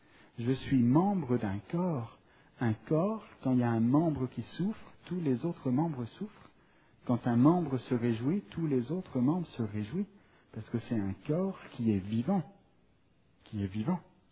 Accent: France; now in Drummondville, Canada; Moi, je viens de France, mais je vais débarquer là. Je suis à Drummondville

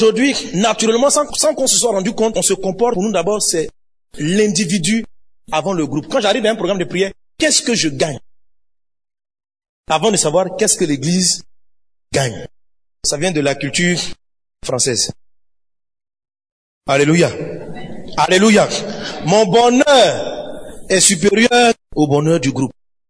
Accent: Côte d’Ivoire; Je suis de Côte d'Ivoire, je suis ivoirien.

